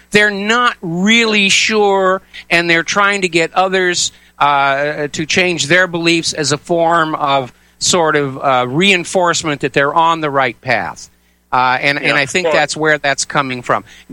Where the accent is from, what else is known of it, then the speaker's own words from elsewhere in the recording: New England, United States; because there was no Catholic church near where I was growing up in New England farm country, I went to the Congregational Church